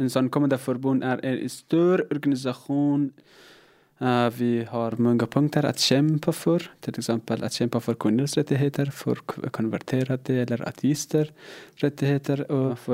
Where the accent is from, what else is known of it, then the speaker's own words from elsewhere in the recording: Afghanistan; Swedish is a second language; moved away as an adult; now in Sweden; Jag kom från Afghanistan för 2 år sedan. När jag var i Afghanistan, jag pluggade igenom ekonomi och statsvetenskap, och jag var politiskt aktiv och ateist.